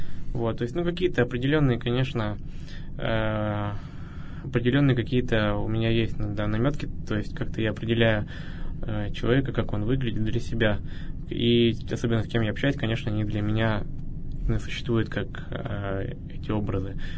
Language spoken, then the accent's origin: Russian; Uray, Khanty-Mansi Autonomous Okrug, Russia; now in Yekaterinburg, Russia; моя родина — это Ханты-Мансийский автономный округ. Родители у меня остались там, в маленьком городке Урай, а я уже несколько лет живу здесь, в Екатеринбурге.